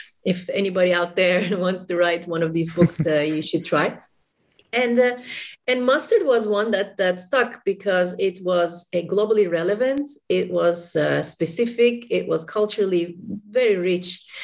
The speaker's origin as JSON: {"language": "English", "region": "Istanbul", "country": "Turkey", "second_language": "English", "said": "because I'm from Istanbul, Turkey, so I've even extended his collection just a slightly bit."}